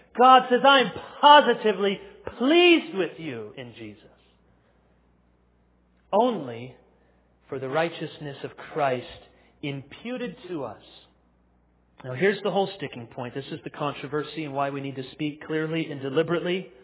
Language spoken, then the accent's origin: English; Chicago, Illinois, United States; born there; I was born in Chicago, so that's Central Standard Time.